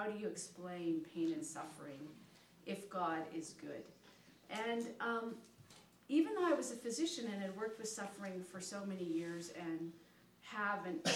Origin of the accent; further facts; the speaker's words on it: Everett, Washington, United States; but we are from Everett, Washington, so we're close by.